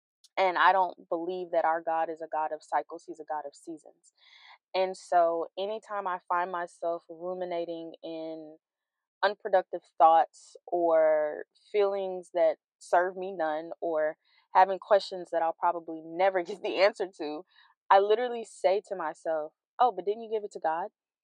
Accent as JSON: {"language": "English", "region": "Louisiana", "country": "United States", "lives_now": "Texas, United States", "said": "I'm originally from Louisiana and I now live in Texas, but baby, I don't let go of them Louisiana roots."}